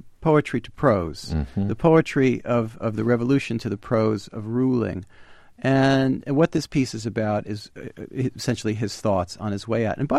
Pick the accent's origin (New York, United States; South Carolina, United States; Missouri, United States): New York, United States; As a New Yorker, I have to dissent on this.